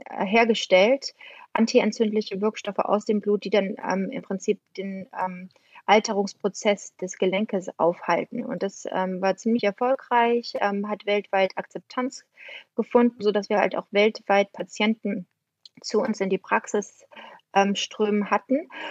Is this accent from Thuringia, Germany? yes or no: yes; Thuringia, Germany; ich bin in Thüringen groß geworden. Ich bin eigentlich als Tomboy, nicht kleines Mädchen, eher als kleiner Junge, auf den Bäumen, den Thüringer Bäumen und Wäldern groß geworden